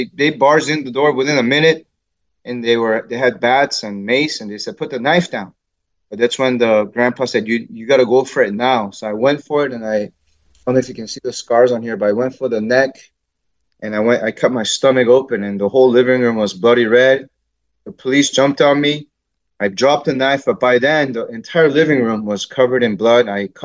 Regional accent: South Korea; But yeah, I grew up in South Korea with a very a big family, actually, in terms of having lots of aunts and uncles.

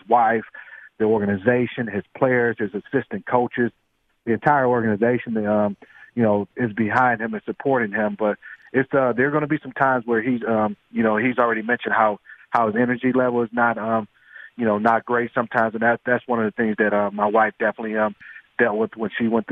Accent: Cleveland, Ohio, United States; I'm from Cleveland. I know all about the history of the Browns.

